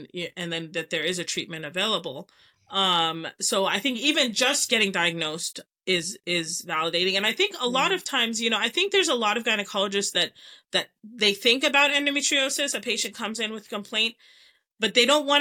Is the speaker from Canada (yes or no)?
yes; Canada; So to me, again, I grew up in Canada. I'm a Canadian. All of the training I'm talking about I had was mostly in Canada.